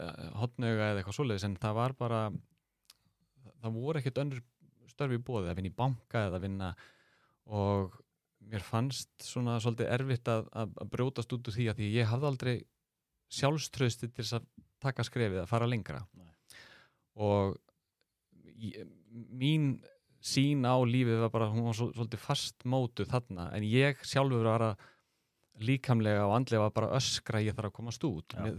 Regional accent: Grindavík, Southern Peninsula, Iceland; ég hugsaði tilbaka alast upp í Grindavík

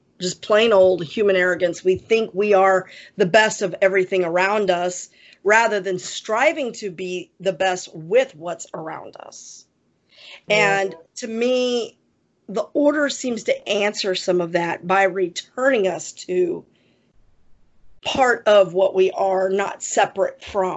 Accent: Ireland; You know, I'm Irish. Just look at my eyes.

